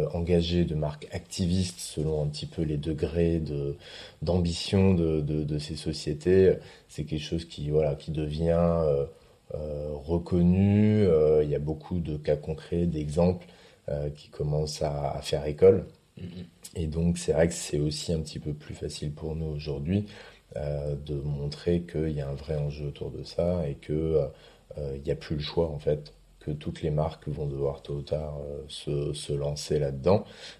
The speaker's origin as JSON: {"language": "French", "region": "Grand Est", "country": "France", "lives_now": "Paris, France", "said": "je suis alsacien d'origine, ça fait 15 ans que je suis à Paris pour le boulot"}